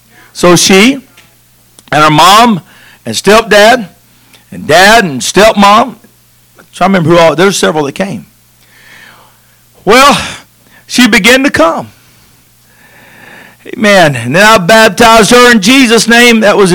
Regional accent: Texas, United States; I'm from Texas. All y'all.

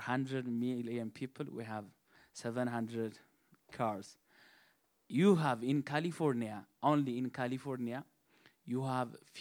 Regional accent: Ethiopia; English is a second language; now in United States; When we came from Ethiopia, it took us about 44 hours from Ethiopia to United States.

